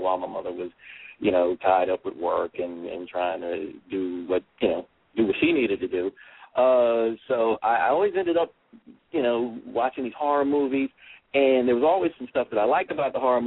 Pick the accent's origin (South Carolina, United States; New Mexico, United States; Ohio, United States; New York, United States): New York, United States; New York City; I was raised in Fort Greene, and that was when Fort Greene wasn't exactly the nice place that it is now.